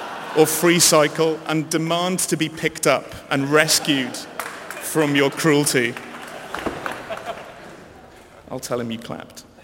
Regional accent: Wales, United Kingdom; I'm a Welshman

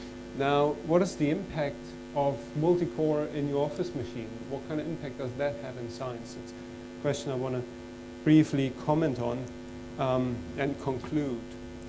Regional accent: Germany; given I grew up in East Germany, so we were kind of in short supply there.

